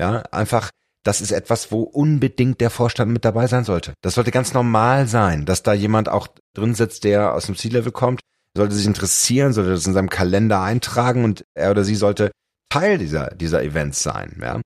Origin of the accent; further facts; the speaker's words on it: Hamburg, Germany; als Hamburger Jung